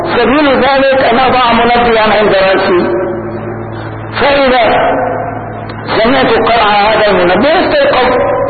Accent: Damascus, Damascus Governorate, Syria; أما الشكر فهو أن الله عز وجل جعل في بلدتنا لا سيما دمشق هذه مجالس ذكر أحسن

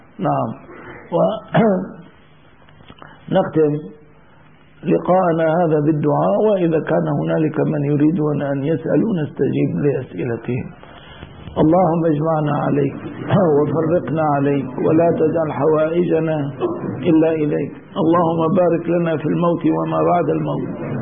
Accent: Canada; أنا أصلا أنا كندي ولست عربيا،

